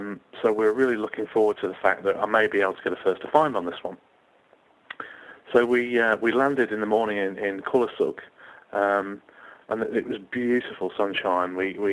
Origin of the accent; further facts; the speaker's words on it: England, United Kingdom; now in Northcote, Australia; I am a POM from Northcote in Victoria.